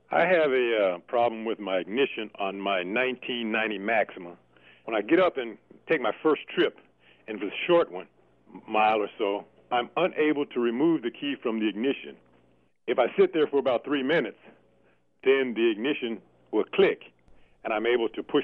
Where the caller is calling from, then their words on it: Seattle, Washington, United States; I'm calling from Seattle, Washington.